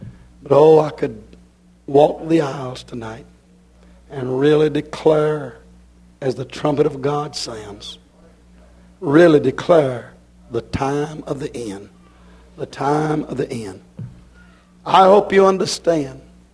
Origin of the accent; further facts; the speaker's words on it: Haiti; Not too long ago, we come from Haiti.